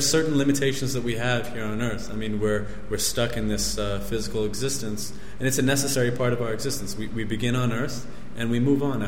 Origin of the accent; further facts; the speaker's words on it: United States; now in Bangalore, India; Yeah, basically, I'm an American. I came to Bangalore about 6 months ago.